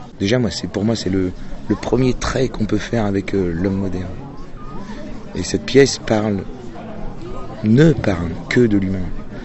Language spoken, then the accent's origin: French; Normandy, France; j'étais chez moi, en Normandie